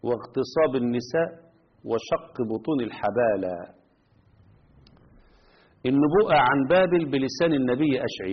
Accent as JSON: {"language": "Arabic", "country": "Egypt", "said": "وخصوصا عندنا في مصر"}